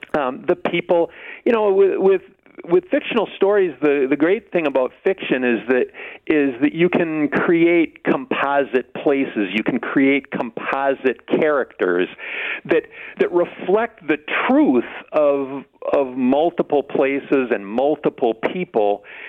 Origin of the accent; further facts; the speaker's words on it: United States; I grew up there. I grew up in Clark County.